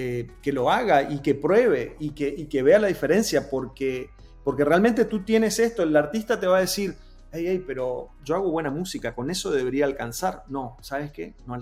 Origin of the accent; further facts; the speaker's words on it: Argentina; Somos argentinos, así que tenemos que sacar esa carta en cualquier conversación